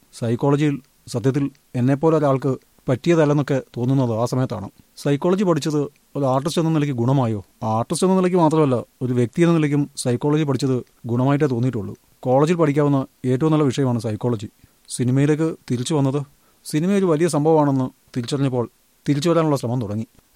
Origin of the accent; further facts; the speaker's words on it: Thrissur, Kerala, India; moved away as an adult; now in Bangalore, India; ജനിച്ചു വളർന്നത് തൃശ്ശൂരിലാണ്.